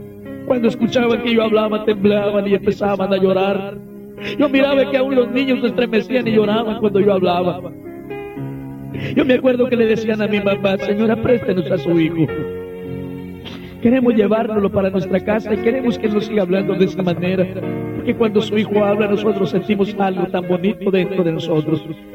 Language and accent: Spanish; Valle Hermoso, Tamaulipas, Mexico; also born or lived in San Luis Potosí; mi padre decidió movernos del estado de San Luis al norte de la República Mexicana, al estado de Tamaulipas. Llegamos a la ciudad de Vallehermoso, Tamaulipas.